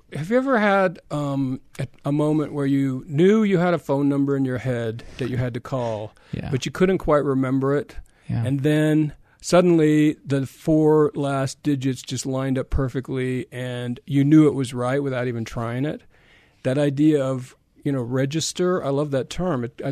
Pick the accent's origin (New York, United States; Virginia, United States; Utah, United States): Utah, United States; Because growing up in Utah, we all have our ancestors who have those faith-promoting stories that we've heard about over and over again.